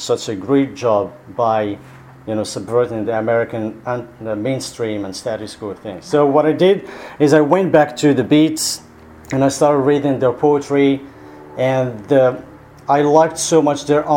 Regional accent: Morocco; I come from like the native people of Morocco, the Berbers

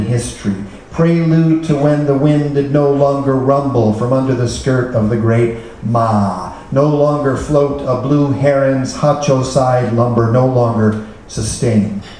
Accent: Chicago, Illinois, United States; now in Seattle, United States; I live in Seattle and have since 88, although I'm a Midwesterner, grew up in Chicago

